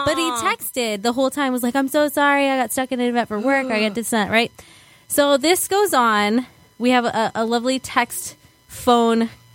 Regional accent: Arizona, United States; now in New Jersey, United States; That night at 10 o'clock Arizona time, because I'm from Arizona

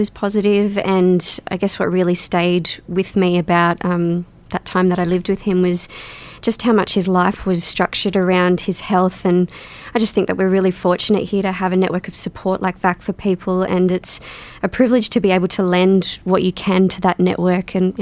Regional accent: Canberra, Australian Capital Territory, Australia; born there; also born or lived in Sydney / Singapore; I was born in Canberra. I studied dance for a really long time. I went to Sydney. I moved to Singapore to become a musical theatre performer.

